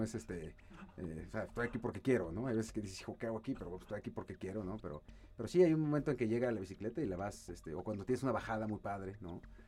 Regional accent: Querétaro, Mexico; also born or lived in Mexico City; Bueno, yo crecí en Querétaro, a partir de secundaria, luego me fui a México a vivir y luego ya he vivido en algunas otras partes hasta que llegué hoy acá a Querétaro.

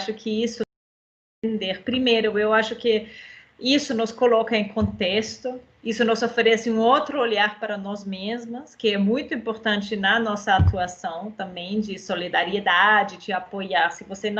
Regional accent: Vienna, Austria; Portuguese is a second language; moved away as an adult; now in Brazil; eu sou da Áustria, originalmente, né, de Viena. Tem agora quase 2 anos que eu moro no Brasil.

